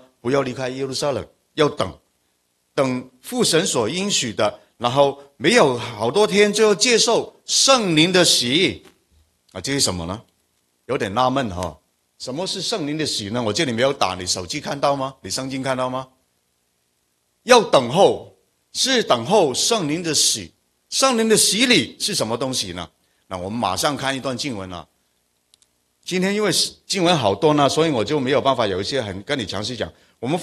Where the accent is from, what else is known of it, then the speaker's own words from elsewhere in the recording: Guangdong, China; 我是广东人，广东话是不是方言啊？